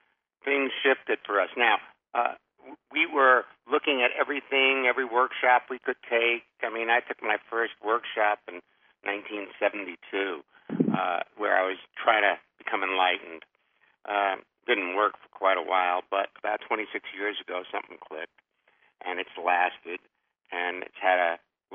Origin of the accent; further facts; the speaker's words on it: New York, United States; accent: New York; not liking, say, my New York accent, if you will. when we're in Germany working, not liking that we're American